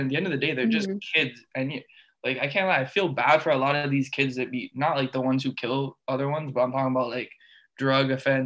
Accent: Toronto, Ontario, Canada; because I'm from Toronto.

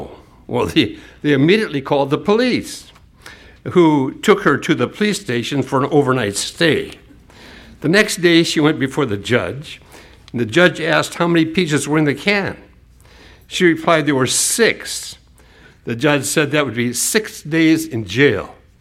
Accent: Minnesota, United States; I came from Minnesota and I hate it.

